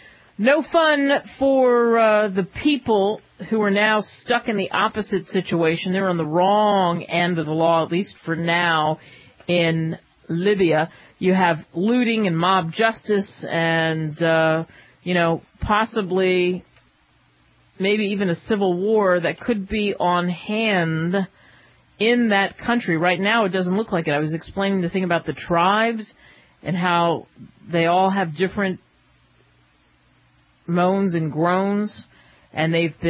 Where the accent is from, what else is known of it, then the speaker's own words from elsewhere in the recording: Pennsylvania, United States; And I grew up in outside of Philadelphia, so I always rooted for the Eagles.